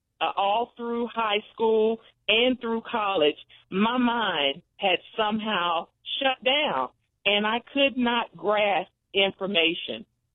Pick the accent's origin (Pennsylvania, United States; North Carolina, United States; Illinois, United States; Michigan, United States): North Carolina, United States; it tells short snippets of my growing up in North Carolina.